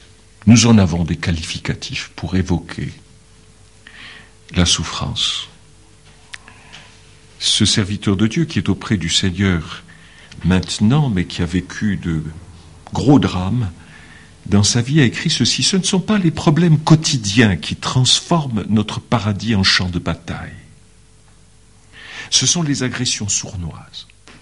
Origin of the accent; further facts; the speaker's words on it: Grand Est, France; moi je suis originaire de Moselle, hein, et j'ai même habité à proximité dans la banlieue de Metz pendant un certain temps